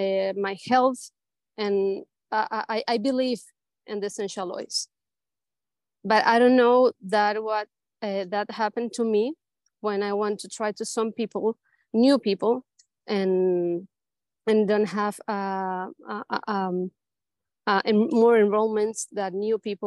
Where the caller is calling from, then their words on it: Chile; English is a second language; Hello, everyone. I'm from Chile.